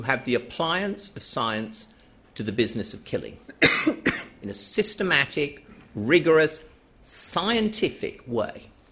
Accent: United Kingdom; And secondly, I'm a Brit. And I think in discussions of Europe, there should still be a token Brit.

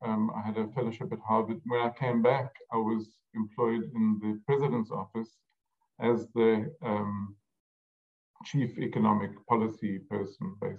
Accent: Cape Town, Western Cape, South Africa; I grew up in Cape Town, studied at the University of Cape Town in Johannesburg, then at Columbia in New York.

